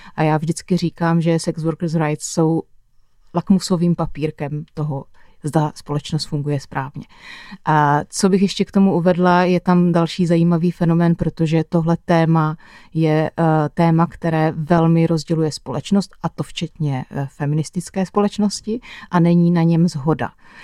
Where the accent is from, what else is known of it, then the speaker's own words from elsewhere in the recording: Veselí nad Moravou, South Moravian Region, Czechia; now in Valtice, Czechia; Takže pocházím z Veselí nad Moravou, bydlím už 7 let ve Valticích